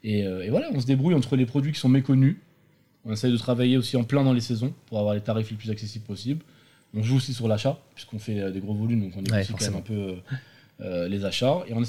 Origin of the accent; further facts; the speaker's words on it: France; à chaque fois, je dis, je suis français.